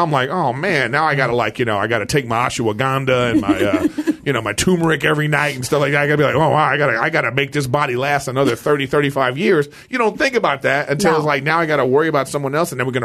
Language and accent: English; Los Angeles, California, United States; Like mid-Wilshire area, like, you know, in L.A.